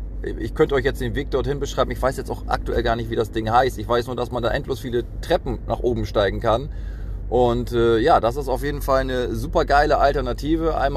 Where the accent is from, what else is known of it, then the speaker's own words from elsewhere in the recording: Northern Germany, Germany; accent: North German; so würde sich das anhören, wenn ich meinen norddeutschen Dialekt auch hier in den Podcast mit einbringen würde.